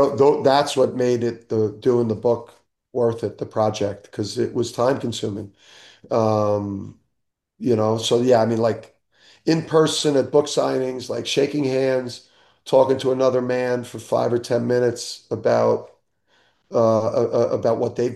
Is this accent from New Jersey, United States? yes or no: yes; New Jersey, United States; it was a dream to kid growing up in Jersey to be, the head coach at Rutgers.